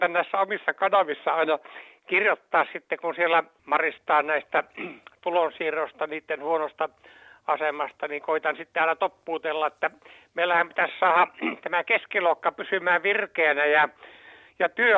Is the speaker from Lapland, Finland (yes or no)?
no; Pudasjärvi, North Ostrobothnia, Finland; vaikka Pudasjärve, mistä minä olen kotoisin